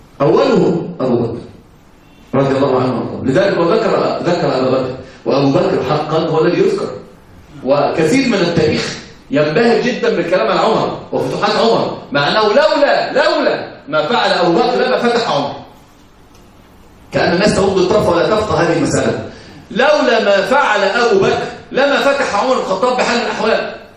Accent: Egypt; ولكن الفضل عندنا في مصر مثلا ايش يقول ايه المرض الساعد

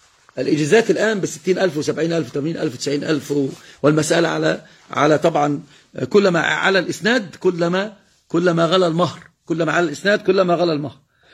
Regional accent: Egypt; والحالة الثانية عندنا في مصر

